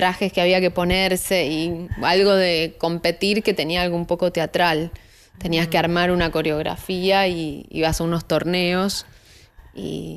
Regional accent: Buenos Aires, Argentina; Yo nací en Buenos Aires, soy súper porteña

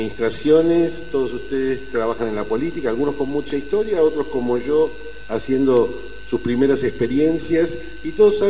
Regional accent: Buenos Aires, Argentina; como porteño que carga con la arrogancia de los porteños en su ADN

